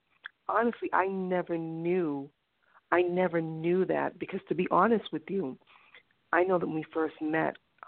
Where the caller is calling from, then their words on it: Boston, Massachusetts, United States; I'm calling from Boston.